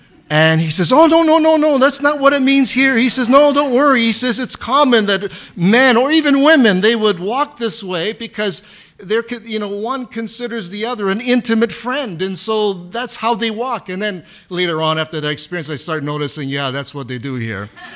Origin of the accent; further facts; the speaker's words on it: Canada; because I was born here. I'm Canadian. Though I speak Italian, I learned Italian in high school.